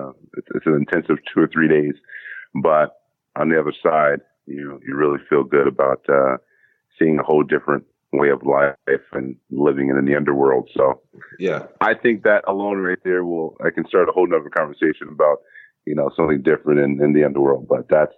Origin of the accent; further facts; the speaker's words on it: Kent, Washington, United States; also born or lived in Hawaii / Germany; So I'm from Kent, Washington, outside Seattle, Washington.